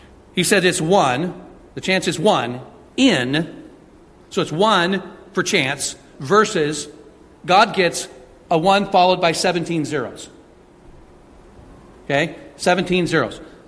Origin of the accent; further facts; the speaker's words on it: Santa Rosa, California, United States; born there; I was born in Santa Rosa, California.